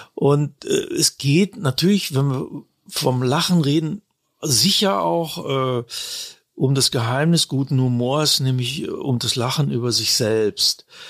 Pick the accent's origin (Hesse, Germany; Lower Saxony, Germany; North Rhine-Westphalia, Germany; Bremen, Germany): Lower Saxony, Germany; Braunschweig; moved away as an adult; now in Munich, Germany; also ich bin ja von Braunschweig, meiner Heimatstadt aus, nach München gekommen